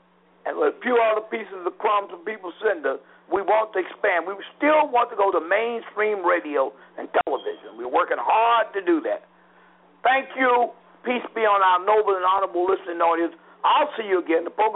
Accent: Virginia, United States; I have to tell you, I grew up in Virginia

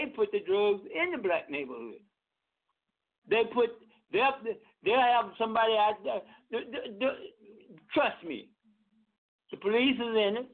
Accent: East Coast, United States; No, I'm from the East Coast

